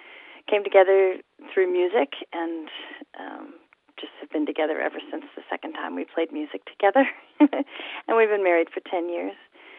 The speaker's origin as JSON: {"language": "English", "region": "North Carolina", "country": "United States", "also_born_or_lived": "California", "said": "I sort of took that as my logo when I moved from California back to North Carolina, which is, you know, home."}